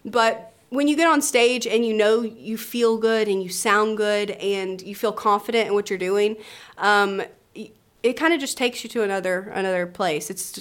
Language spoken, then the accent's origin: English; Nashville, Tennessee, United States; So we're from Nashville, Tennessee, in the States, and Nashville is a hard industry to perform in.